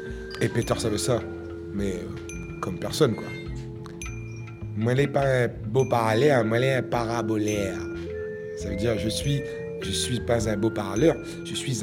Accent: France; je fais de la musique française, alors, puisqu'on est français

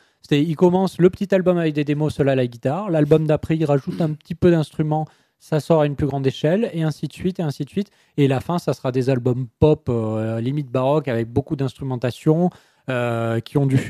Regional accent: Portland, Oregon, United States; quand on sort un album qu'on est de Portland, bah, on diffuse sur la côte ouest

